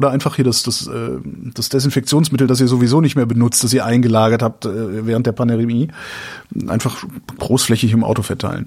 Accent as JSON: {"language": "German", "town": "Cologne", "region": "North Rhine-Westphalia", "country": "Germany", "said": "Ich bin Kölner."}